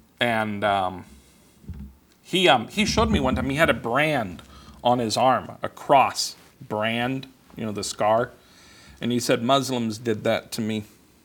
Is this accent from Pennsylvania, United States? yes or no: no; Los Angeles, California, United States; When I grew up in Los Angeles, there were a lot of people like that I knew.